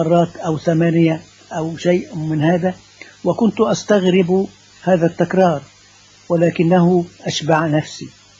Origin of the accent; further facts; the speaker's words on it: Talkha, Dakahlia, Egypt; born there; وكان ذلك في قرية لي فيها أقارب، وكانت قريبة من مسقط رأسي في طلخة. هذه القرية هي ميت الكرمة